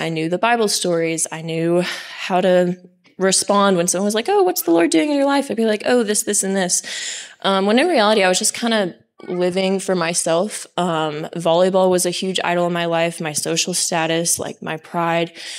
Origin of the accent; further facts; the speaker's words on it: Georgia, United States; I'm from North Georgia, and I'm a wrangler this summer on the other side of camp